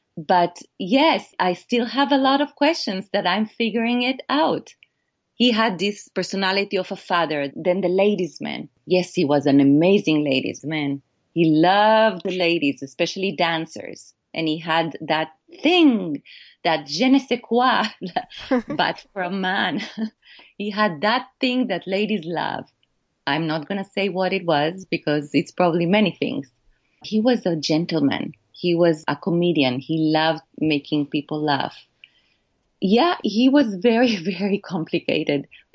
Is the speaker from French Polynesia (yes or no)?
no; Israel; growing up in Israel, I ask myself always, what would I have done in the Holocaust?